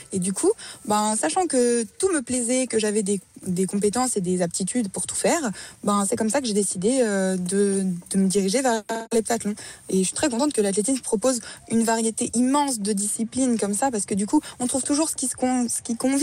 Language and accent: French; France; pour qu'on puisse, en tant que Français, avoir un petit avantage